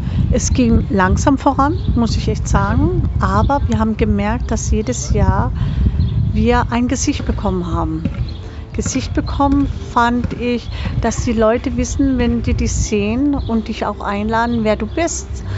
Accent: Freiburg, Baden-Württemberg, Germany; ich bin eigentlich eine Freiburger Poppele.

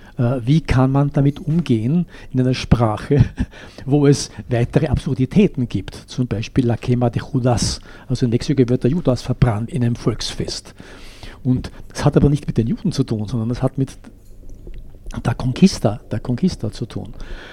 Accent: Vienna, Austria; born there; ich bin in Wien geboren, aber meine Eltern kamen, meine Mutter aus Polen und mein Vater aus Böhmen.

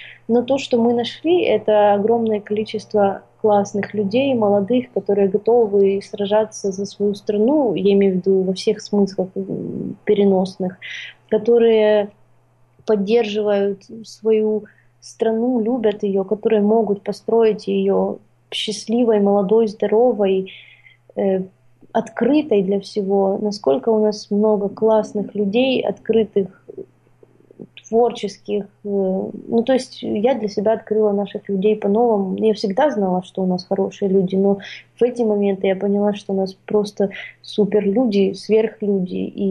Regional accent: Ukraine; потому что я украинка, потому что я здесь живу.

